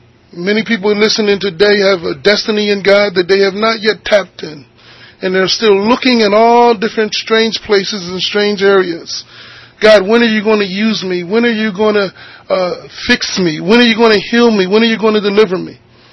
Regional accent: Philadelphia, Pennsylvania, United States; I'm from Philadelphia, Pennsylvania, to leave that hometown

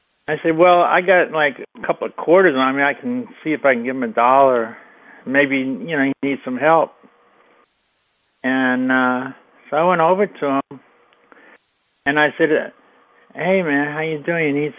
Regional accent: New York, United States; You know, like, I'm from New York. I like it, like, kind of, I like to know exactly what's going on.

